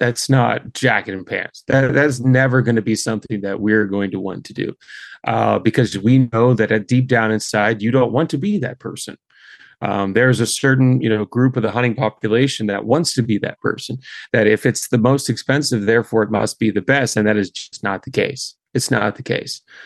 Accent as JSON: {"language": "English", "town": "Pittsburgh", "region": "Pennsylvania", "country": "United States", "tie": "born or raised there", "said": "we're born and raised in Pittsburgh, if you will, and the blue collar grassroots community that Pittsburgh is."}